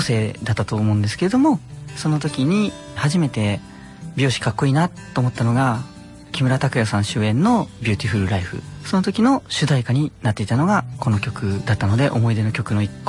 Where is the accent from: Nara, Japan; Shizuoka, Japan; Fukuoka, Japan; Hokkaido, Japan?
Shizuoka, Japan; Hamamatsu; はい、静岡県の浜松市というところになります。